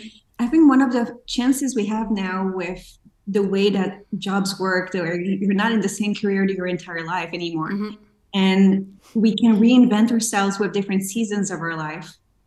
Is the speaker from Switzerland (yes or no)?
yes; Geneva, Switzerland; moved away as an adult; also born or lived in Montreal, Canada / Seoul, South Korea / Singapore; I'm originally from Switzerland, from Geneva. That's where I grew up. But life took me abroad, and I had the opportunity to study in Montreal doing a Bachelor of Commerce.